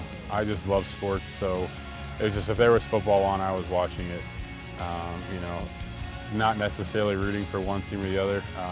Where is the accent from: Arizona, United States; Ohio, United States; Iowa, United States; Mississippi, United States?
Ohio, United States; Cincinnati; I grew up in Cincinnati, Ohio, oldest of three, brother, youngest sister.